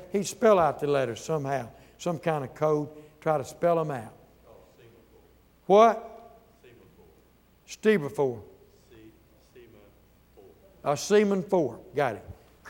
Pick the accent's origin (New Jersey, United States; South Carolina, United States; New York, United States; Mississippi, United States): Mississippi, United States; When I was a boy growing up in Mississippi, I thought, I didn't understand Good Friday. There's a lot of things, I guess, we didn't understand in Mississippi, but growing up as a boy, I never understood Good Friday.